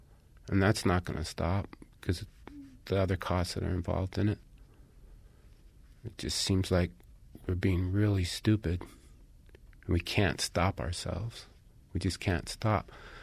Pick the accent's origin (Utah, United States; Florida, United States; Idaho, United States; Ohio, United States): Utah, United States; Salt Lake City; And that's something I've seen in growing up in Salt Lake.